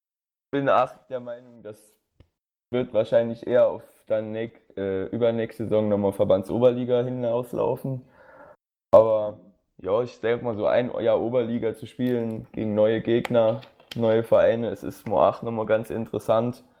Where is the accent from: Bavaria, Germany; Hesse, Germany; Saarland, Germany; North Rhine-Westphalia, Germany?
Hesse, Germany; Lauterbach; ich komme aus Lauterbach, da habe ich auch früher gespielt, bis ich 14, 15 war.